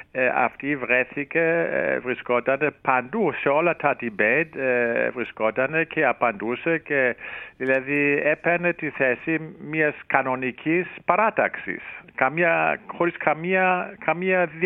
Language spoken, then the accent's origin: Greek; Greece; εδώ βρίσκομαι στην Ελλάδα και παρακολουθώ τις εξελίξεις, η πατρίδα μου